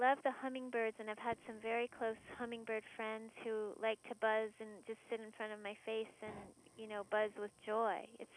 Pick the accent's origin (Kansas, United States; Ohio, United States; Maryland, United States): Maryland, United States; So I grew up on the East Coast in Maryland of the United States, and we had a different term for yellow jacket and wasps.